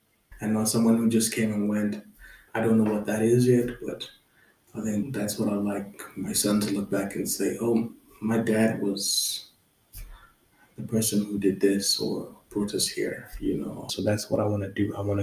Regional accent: Zimbabwe; I mean, I'm from Zimbabwe.

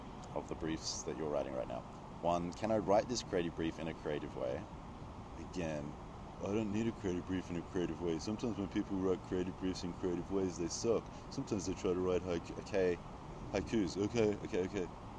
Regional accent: Australia; It's because I'm Australian.

